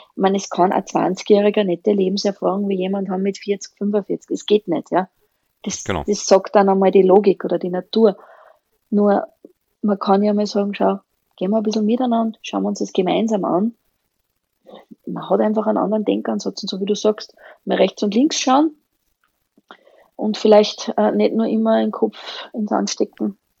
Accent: Upper Austria, Austria; born there; accent: mixed dialect; also born or lived in Vienna; Ich bin erst seit ein bisschen was über 2 Jahre wieder in Oberösterreich. Ich bin zwar gebürtige Oberösterreicherin, war aber viele Jahre in Wien und Niederösterreich daheim. Darum vielleicht auch ein bisschen der Durcheinander-Dialekt hin und wieder zwischendurch.

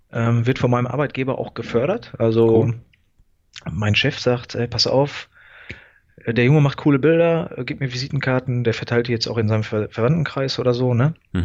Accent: Gelsenkirchen, North Rhine-Westphalia, Germany; wie du ja schon gesagt hast. Ich komme aus dem Ruhrpott in Deutschland, aus Gelsenkirchen. Ich bin 38 Jahre jung

